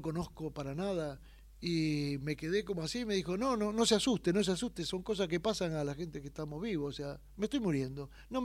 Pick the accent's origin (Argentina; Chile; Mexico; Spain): Argentina; Santa Fe; yo soy un músico de Santa Fe